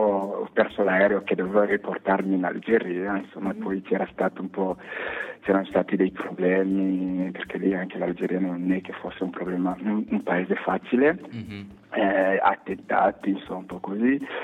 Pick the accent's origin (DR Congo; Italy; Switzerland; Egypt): DR Congo; Bukavu, South Kivu; also born or lived in Kinshasa; io sono nato tanti anni fa, ho 44 anni, sono nato all'est, proprio dove ci sono i problemi, a Bukavu, però sono cresciuto a Kinshasa, nella capitale, dove ho studiato